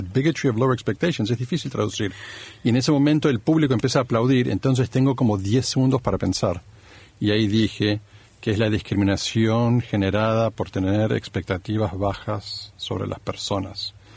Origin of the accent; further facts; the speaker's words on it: Baltimore, Maryland, United States; born there; also born or lived in Buenos Aires; Nací en Baltimore, viví en Buenos Aires y nunca estuve en Cuba.